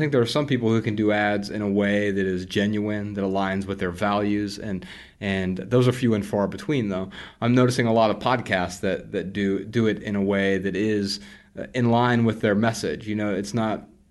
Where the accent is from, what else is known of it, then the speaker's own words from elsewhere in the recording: Dayton, Ohio, United States; I grew up really poor in Dayton, Ohio, on food stamps and welfare, government assistance, you know, WIC programs